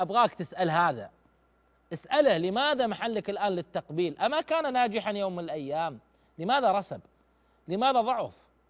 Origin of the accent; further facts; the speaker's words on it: Saudi Arabia; عندنا بالسعوديه